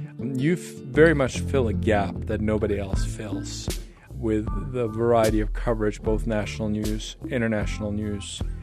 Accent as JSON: {"language": "English", "region": "Oslo", "country": "Norway", "lives_now": "Wyoming, United States", "said": "I'm from Oslo, Norway. I've lived in Wyoming for 29 years."}